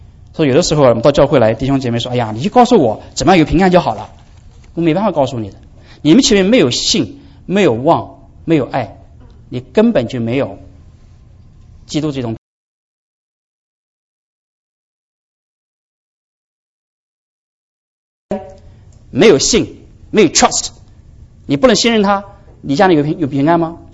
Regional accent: China; 对我们中国人华人来讲，信神不成问题的

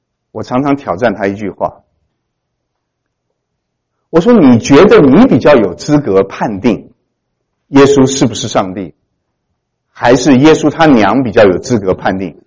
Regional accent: China; 咱们那个年代的中国人就是这样子活的嘛

